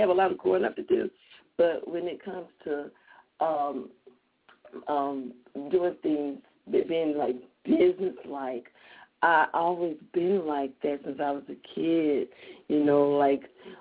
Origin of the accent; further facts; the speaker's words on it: Jackson, United States; some of my longtime friends that I grew up with here in Jackson.